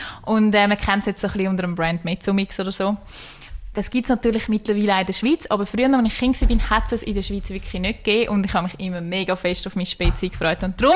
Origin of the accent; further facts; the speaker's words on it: Swabia, Germany; born there; Schwäbin. Also ich bin eigentlich Deutsche und bin in Süddeutschland geboren.